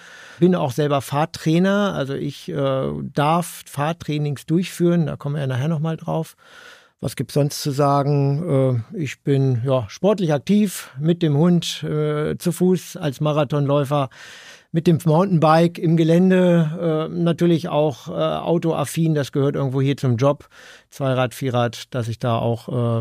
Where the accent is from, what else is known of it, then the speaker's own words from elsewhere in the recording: Hanover, Lower Saxony, Germany; Ich bin 54 Jahre alt, in Hannover geboren, lebe dort schon immer